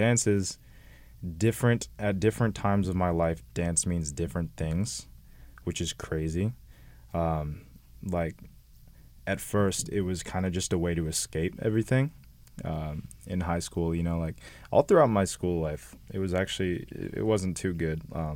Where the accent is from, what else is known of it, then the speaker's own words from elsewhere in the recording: California, United States; Born and raised in the Valley, actually, San Fernando Valley. So right over across the street from Woodland Hills Academy.